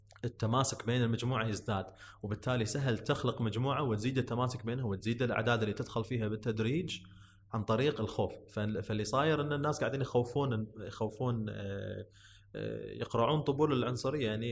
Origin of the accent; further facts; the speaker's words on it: Kuwait; فانا ما اعرف شنو معيار الجنسيه، المعيار جدا غريب عندنا بالكويت واعتباطي الى حد كبير